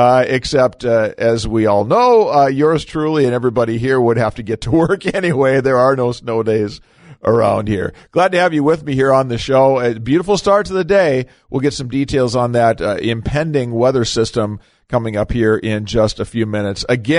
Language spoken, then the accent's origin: English; St. Cloud, Minnesota, United States; I remember growing up, I grew up around the St. Cloud, Minnesota area.